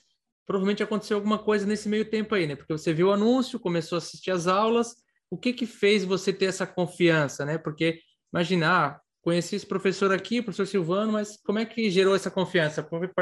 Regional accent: Florianópolis, Santa Catarina, Brazil; Eu também sou de Florianópolis.

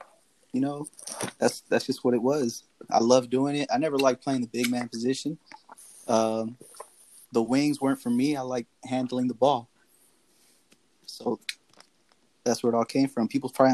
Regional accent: Los Angeles, California, United States; I'm a Salvadorian from Los Angeles, California.

